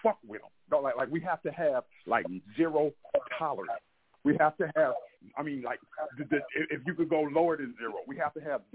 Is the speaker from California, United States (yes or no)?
yes; Oakland, California, United States; I'm from Oakland. I'm from the Bay Area.